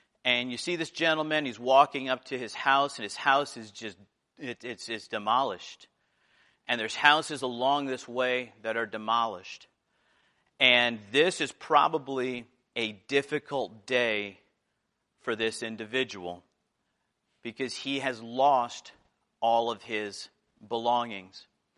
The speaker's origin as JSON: {"language": "English", "region": "New Jersey", "country": "United States", "tie": "born or raised there", "said": "I grew up right outside New York City. I used to see the Twin Towers on the horizon every time I drive down Route 80."}